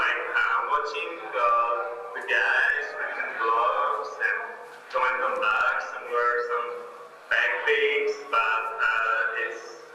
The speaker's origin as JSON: {"language": "English", "region": "Tigray", "country": "Ethiopia", "said": "I'm from Tigray."}